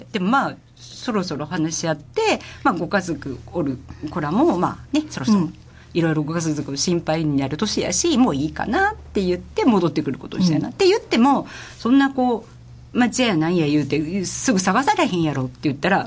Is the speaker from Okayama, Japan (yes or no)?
no; Osaka, Japan; now in Kyoto, Japan; 実は本当に二十数年ぶりに関西に戻ってきていて、私は実は、大阪出身なんで違うんですが、京都に本当に久しぶりに住んだって形ですよね。